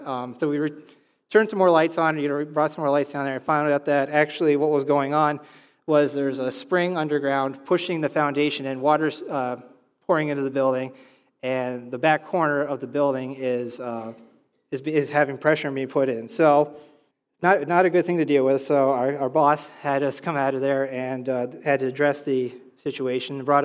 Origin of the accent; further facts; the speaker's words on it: Canton, Pennsylvania, United States; I would always tell people I'm from Canton, where we have one traffic light. The borough is one square mile, and usually a traffic jam is a tractor going down the road.